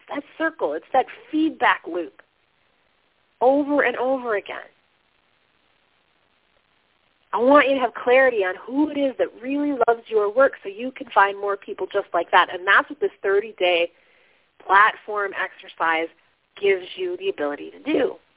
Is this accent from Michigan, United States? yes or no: yes; Flint, Michigan, United States; I'm from Flint, born and raised.